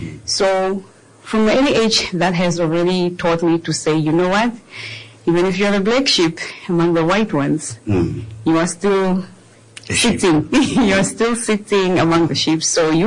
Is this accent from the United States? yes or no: no; Swakopmund, Erongo, Namibia; because I grew up in Mondesa.